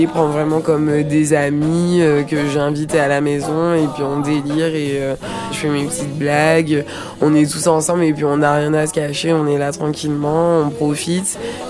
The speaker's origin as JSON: {"language": "French", "region": "Martinique", "country": "France", "lives_now": "Lille, France", "said": "je suis originaire de Martinique, mais j'habite à Lille."}